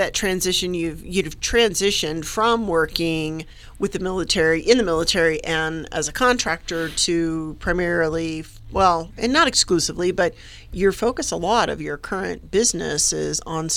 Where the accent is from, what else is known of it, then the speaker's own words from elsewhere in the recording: Florida, United States; And I grew up in North Florida, not on the Panhandle.